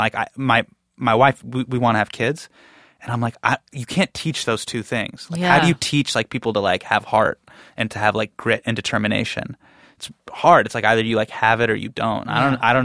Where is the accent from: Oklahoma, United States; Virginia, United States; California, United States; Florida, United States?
California, United States; Davis; I grew up in Davis.